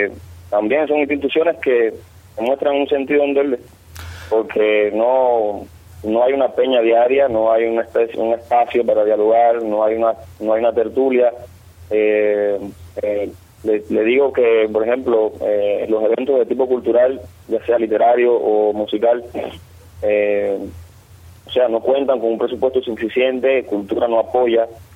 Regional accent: Cuba; como buen cubano

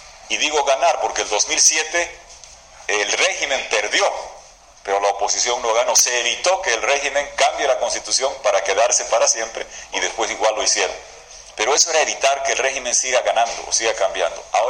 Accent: Bolivia; vengo de Bolivia

